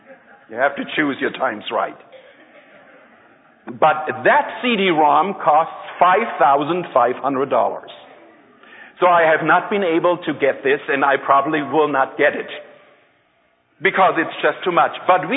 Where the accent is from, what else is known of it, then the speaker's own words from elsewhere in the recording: Germany; also born or lived in Austria; they knew that I was born in Austria, they knew that I'd grown up in Germany